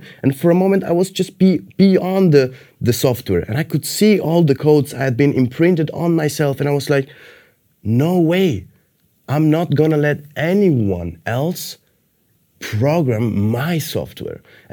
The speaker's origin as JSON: {"language": "English", "region": "Sicily", "country": "Italy", "tie": "born or raised there", "said": "I grew up in Sicily, and it's a very traditional, very close culture with a lot of, in a sense, limitations and a lot of structures and traditional ways of thinking and mindset."}